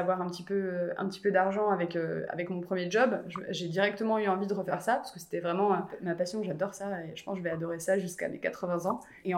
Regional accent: Bourgogne-Franche-Comté, France; J'ai grandi en Franche-Comté, donc à la campagne

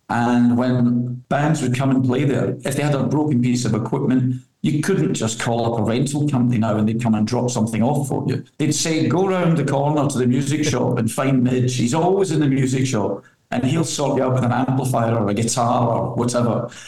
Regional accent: Glasgow, Scotland, United Kingdom; born there; I was born in Glasgow in Scotland

